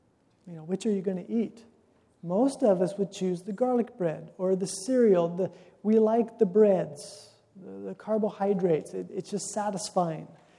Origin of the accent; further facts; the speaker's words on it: United States; I'm American, right? I like variety. I grew up with variety.